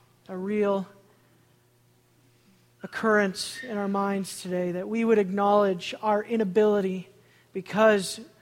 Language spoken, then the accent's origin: English; Chicago, Illinois, United States; I'm from Chicago.